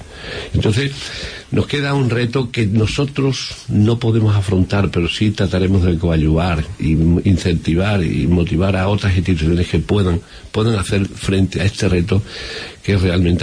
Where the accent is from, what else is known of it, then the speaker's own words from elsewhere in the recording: Badajoz, Extremadura, Spain; estoy jubilado y estoy dedicándome a una acción. Y como soy de Badajoz, me gusta mucho la gente, quiero muchísimo a esta ciudad y a esta región